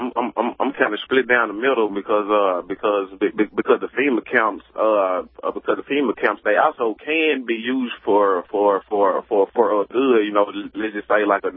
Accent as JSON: {"language": "English", "country": "United States", "said": "you know, I'm an American and I love my country."}